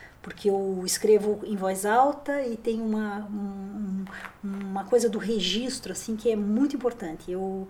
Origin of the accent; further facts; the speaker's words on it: Curitiba, Paraná, Brazil; eu sou curitibana nata, criada e recriada em Curitiba. Nunca saí de Curitiba